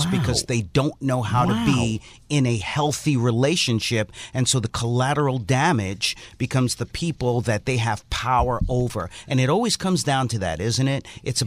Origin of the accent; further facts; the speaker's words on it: Haiti; now in United States; even though I come from Haiti